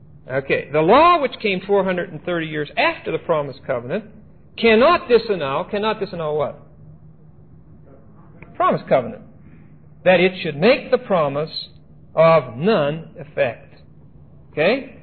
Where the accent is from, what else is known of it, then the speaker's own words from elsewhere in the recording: Pittsburgh, Pennsylvania, United States; If you're dealing with a shyster from L.A. or from Pittsburgh, my hometown